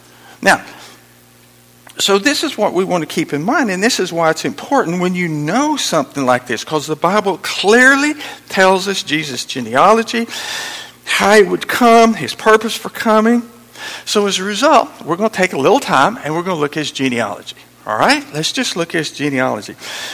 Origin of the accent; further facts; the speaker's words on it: New Mexico, United States; born there; I was born in New Mexico, and my grandfather is a half-breed Indian.